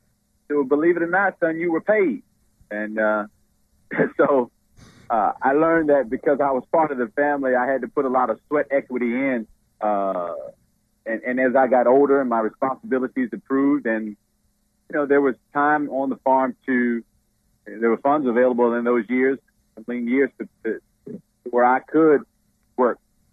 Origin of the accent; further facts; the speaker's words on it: Reedville, Virginia, United States; I am from Reedville, Virginia, Northumberland County. I am a farmer.